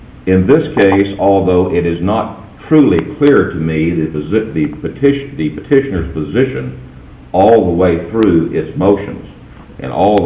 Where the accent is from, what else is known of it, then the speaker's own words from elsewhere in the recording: Sinton, Texas, United States; I'm from Sinton.